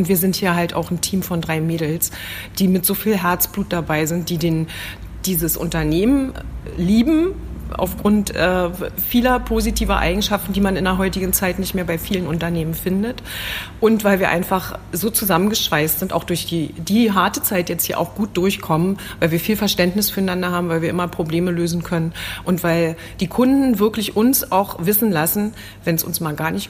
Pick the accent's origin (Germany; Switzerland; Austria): Germany; Thuringia; wir kommen aus Thüringen